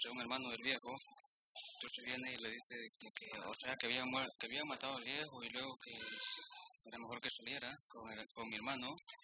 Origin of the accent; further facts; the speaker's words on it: San Fernando, O'Higgins, Chile; born there; Nací en San Fernando, en Chile.